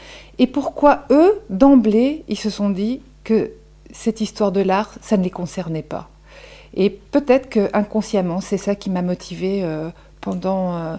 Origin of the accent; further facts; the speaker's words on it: Belgium; Moi, je suis belge et en fait, le pigeon en Belgique, c'est quelque chose.